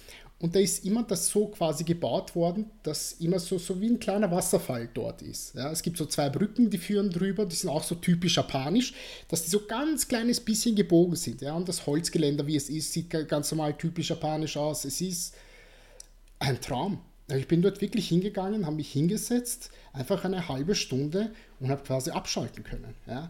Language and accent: German; Vienna, Austria; born there; Und ich, der geboren ist in Wien und diese Stadt eigentlich kennt